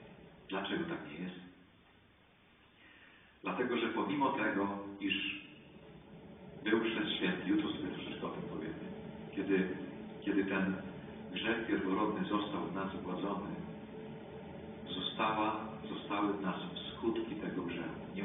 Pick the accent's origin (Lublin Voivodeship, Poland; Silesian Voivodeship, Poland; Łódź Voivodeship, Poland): Lublin Voivodeship, Poland; Świdnik; Ja pochodzę ze Świdnika.